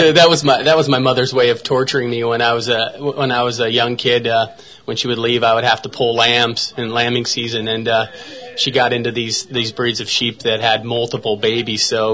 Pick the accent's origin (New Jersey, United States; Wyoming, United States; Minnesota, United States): Wyoming, United States; I grew up in Wyoming.